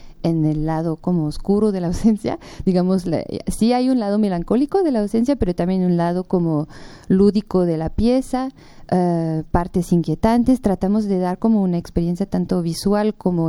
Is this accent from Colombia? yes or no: no; France; now in Mexico; Yo soy de Francia, tengo 12 años viviendo en México, pero como nací en Francia